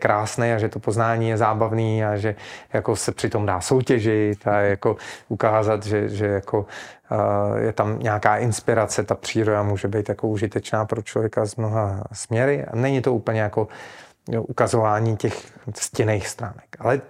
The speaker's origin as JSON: {"language": "Czech", "town": "Teplice", "region": "Ústí nad Labem Region", "country": "Czechia", "tie": "born or raised there", "said": "Protože já jsem vyrůstal v Teplicích a dětství jsem strávil v 80. letech v téhle oblasti"}